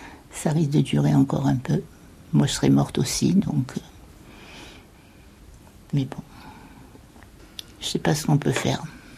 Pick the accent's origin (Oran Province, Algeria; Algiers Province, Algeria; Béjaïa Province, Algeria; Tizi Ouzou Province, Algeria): Algiers Province, Algeria; Algiers; born there; Je suis née à Alger et on s'est connus à Alger.